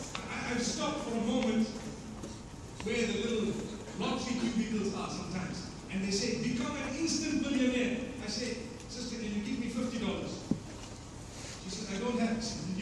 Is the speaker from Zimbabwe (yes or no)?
yes; Zimbabwe; I come from Zimbabwe.